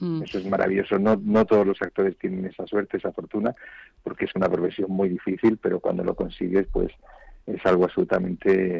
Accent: Region of Murcia, Spain; also born or lived in Madrid; Regresé a Madrid. Luego, cuando pude, ahora estoy en Murcia, en mi pueblo

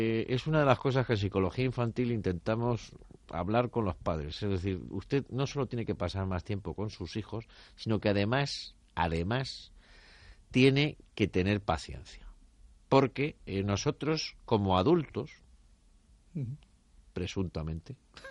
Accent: Spain; somos españoles y debemos de sentirnos orgullosos

